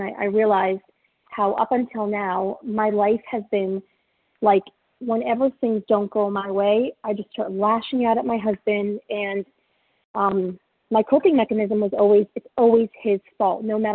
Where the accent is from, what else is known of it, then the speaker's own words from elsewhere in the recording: Florida, United States; I'm from Florida, grateful, recovered, compulsive eater.